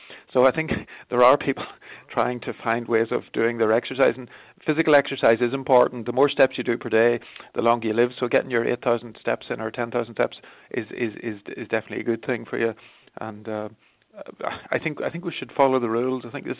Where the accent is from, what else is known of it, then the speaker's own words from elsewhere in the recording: Clones, Ulster, Ireland; I grew up in Clonus, which is right on the border between Monaghan and Fermanagh.